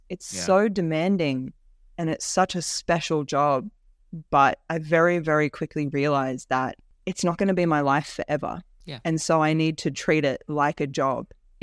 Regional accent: Orange, New South Wales, Australia; I'm working on these huge, beautiful shows that child me growing up in Orange couldn't even imagine.

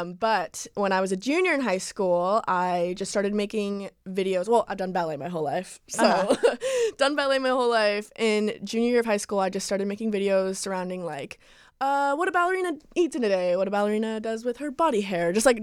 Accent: Calabasas, California, United States; I'm from Calabasas, so LA.

